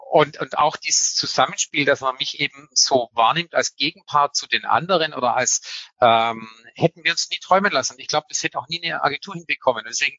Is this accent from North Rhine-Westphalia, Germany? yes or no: no; Baden-Württemberg, Germany; accent: Swabian; weil ihr hört ja in meinem Dialekt, ich bin ja halt nicht von Norddeutschland. Da haben wir gesagt, da kriegt man Shitstorm, weil das Schwäbische, das ist ja grausam.